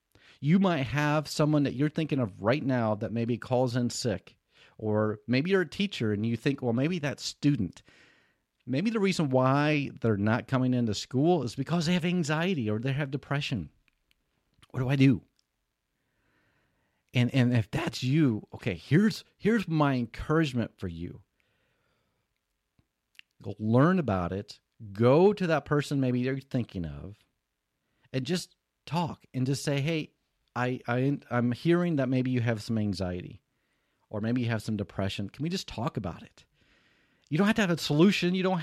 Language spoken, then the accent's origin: English; St. Louis, Missouri, United States; but I'm from the U.S. I'm from St. Louis, Missouri.